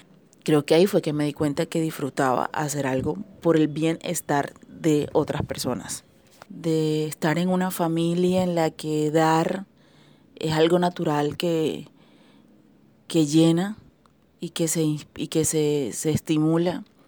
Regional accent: Caribbean Region, Colombia; soy una costeña de 34 años, nacida de una madre banqueña y un padre magangueleño.

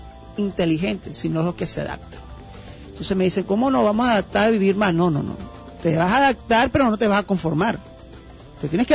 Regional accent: Venezuela; Nosotros como venezolanos, los últimos 20 años hemos vivido en un dinamismo constante político, social y económico

